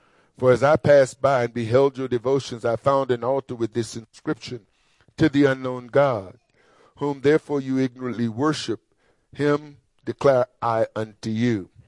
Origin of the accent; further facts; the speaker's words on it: Mississippi, United States; I can't help but go back in my upbringing as a child growing up in Mississippi and being drugged to church.